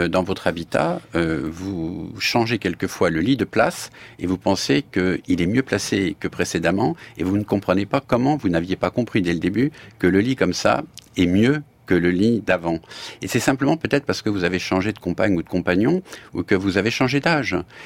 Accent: Paris, Île-de-France, France; alors que je suis parisien

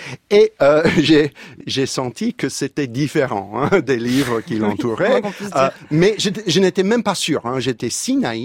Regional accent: California, United States; Oh, vous savez, j'ai grandi en Californie, et j'étais entouré par des amateurs, disons, de la pensée ésotérique.

